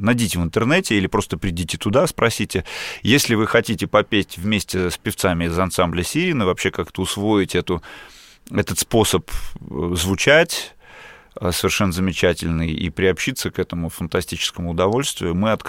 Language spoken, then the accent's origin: Russian; Saint Petersburg, Russia; В Питере, я же из Питера. Я же происхожу из другого города